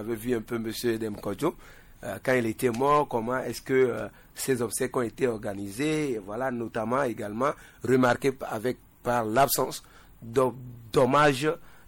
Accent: Kouvé, Maritime, Togo; j'étais dans mon village natal à Couvé.

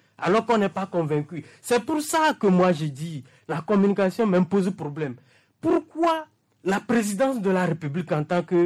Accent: Togo; Parce que je suis Togolais. Je veux voir mon pays gagner.

